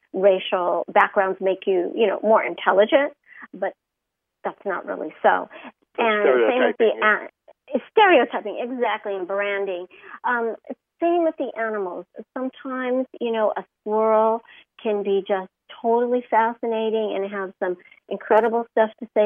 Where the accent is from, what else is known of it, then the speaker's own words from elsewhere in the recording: Hollywood, California, United States; growing up in Hollywood, there really isn't that many areas to collect